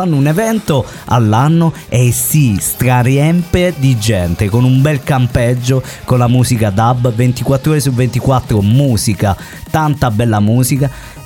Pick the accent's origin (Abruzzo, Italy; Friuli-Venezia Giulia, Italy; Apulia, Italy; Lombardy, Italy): Apulia, Italy; Taranto; Io vengo da Taranto, quindi vengo dall'altro versante, il versante occidentale di Taranto. Il versante orientale invece è quello più orientato verso il Salento. Noi siamo un po' lucani, un po' baresi, un mischia.